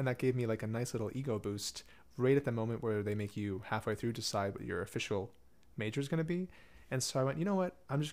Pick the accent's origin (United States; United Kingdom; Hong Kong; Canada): United States; Madison, Wisconsin; And in my hometown in Madison, they had an early music festival where they have lutes and Baroque guitars and stuff.